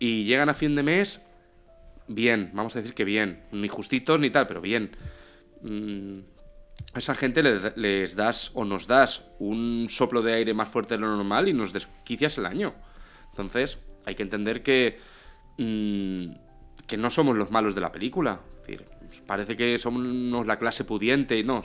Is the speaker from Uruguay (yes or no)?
no; Valencia, Valencian Community, Spain; Yo soy muy valenciano, es decir, y no díscolo ni tal, me encanta mi ciudad, me encanta mi gente, me encanta mi cultura